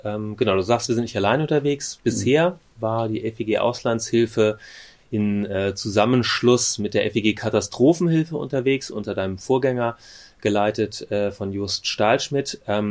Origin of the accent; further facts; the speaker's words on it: Hamburg, Germany; In meiner Heimatgemeinde, wo ich ursprünglich herkomme, aus Hamburg, Sasel.